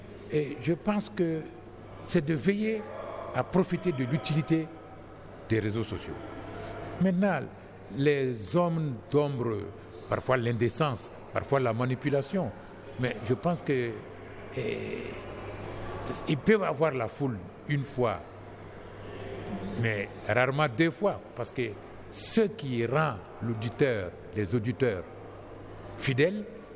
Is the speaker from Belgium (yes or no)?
no; Mali; l'unité, c'est la citoyenneté, on est malien.